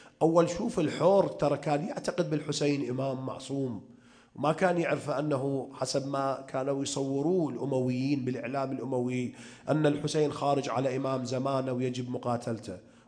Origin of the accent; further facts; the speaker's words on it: Iraq; طبعا عندنا بالعراق عموم الناس يقدمون شهادة مسلم فد يوم